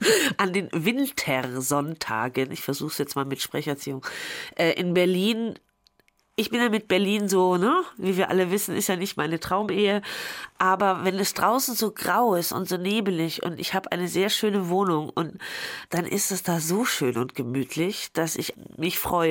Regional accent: Austria; Meine Mutter lebt in Österreich, meine geliebten Cousinen leben in Österreich. Ich habe Freunde in Österreich. Ich bin Österreicherin. Nicht politisch gesehen, das muss ich immer wieder dazu sagen. Not my government, aber alles andere ist einfach meine Heimat.

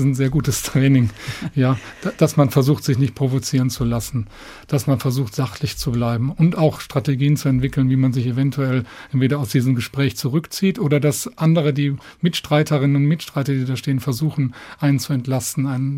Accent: North Rhine-Westphalia, Germany; now in Frankfurt, Germany; so richtig Frankfurter bin ich nicht geworden. Also ich fühle mich schon wohl in Frankfurt, aber ich bin im tiefsten Herzen doch NRWler geblieben, muss ich ganz klar sagen. Ne? Durch Niederrhein, dann 10 Jahre in Bonn gelebt und das prägt mich immer noch

